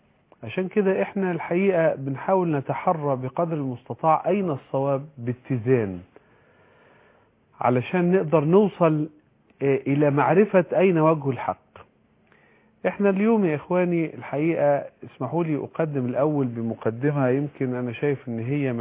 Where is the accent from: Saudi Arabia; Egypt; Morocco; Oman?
Egypt; إحنا دلوقتي حاليا في اللحظة دي كمصريين